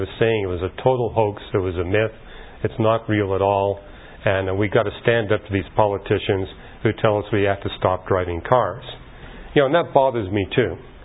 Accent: Canada; And hey, I'm from Canada.

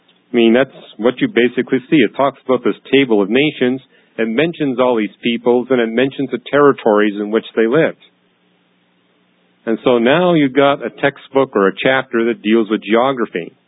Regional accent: Canada; I grew up in Canada

